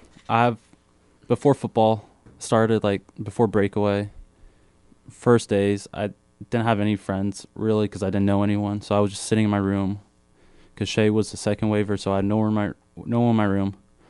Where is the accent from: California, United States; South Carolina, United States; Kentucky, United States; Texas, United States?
California, United States; San Diego; also born or lived in Albania; I always got to represent San Diego. I was born in Albania, moved here when I was like three. Due to some conflicts back home, moved to San Diego, played football in high school, now came here.